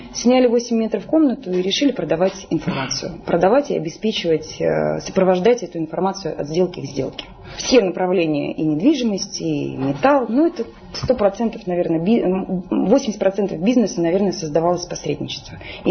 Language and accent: Russian; Lipetsk, Lipetsk Oblast, Russia; also born or lived in Magadan; мы из Липецкой области, мы не родились в Липецке, мы приехали, у нас папа из Омска, мама из Молдавии, родились мы в Магадане.